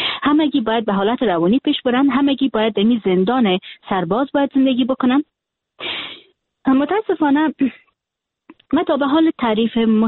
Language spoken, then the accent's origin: Persian; Afghanistan; من حیث یک دختر افغان که در افغانستان تولد شدیم و در افغانستان خاطره دارم، در افغانستان بزرگ شدیم و امروز خواهر و برادر ما فامیل من و در افغانستان هستن.